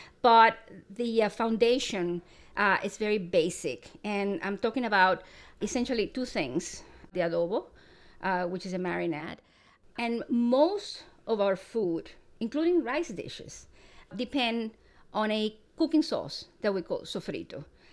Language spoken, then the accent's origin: English; Eastern Cuba, Cuba; because I'm from Eastern Cuba, where there is a tradition of using allspice.